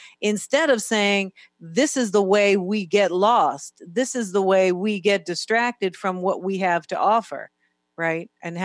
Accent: New York, United States; Chicago, you know, I'm a New Yorker, so I'm biased.

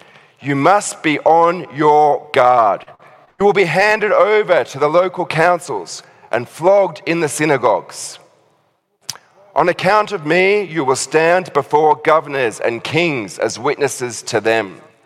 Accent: Australia; accent: Australian; just listen to my Australian accent for a little while

